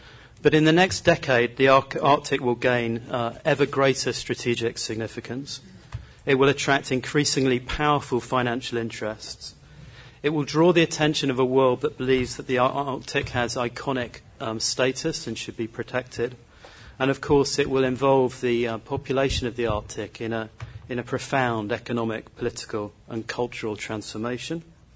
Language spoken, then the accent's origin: English; South East England, United Kingdom; I'm a Brit, as you can probably hear from the accent, and I grew up in the south of England in a place where snow happened almost never.